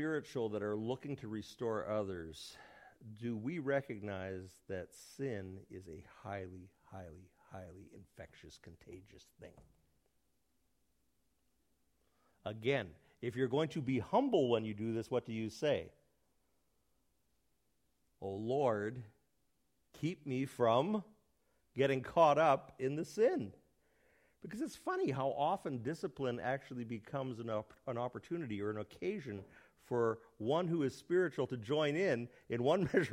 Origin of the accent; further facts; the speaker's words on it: Winnipeg, Manitoba, Canada; In the city that I grew up in Winnipeg